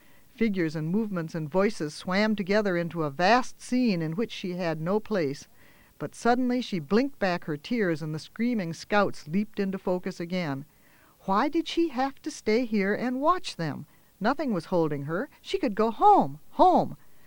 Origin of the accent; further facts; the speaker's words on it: Turtle Township, Wisconsin, United States; So here I was in the house I grew up in Turtle Township in Rock County, Wisconsin, in an area that I knew as well as, well as the inside of my own mouth.